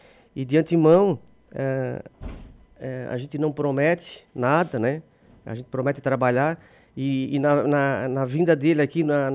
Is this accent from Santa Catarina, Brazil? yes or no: yes; Urussanga, Santa Catarina, Brazil; eu nasci em Uruçanga, né? Nunca saí de Uruçanga, moro em Uruçanga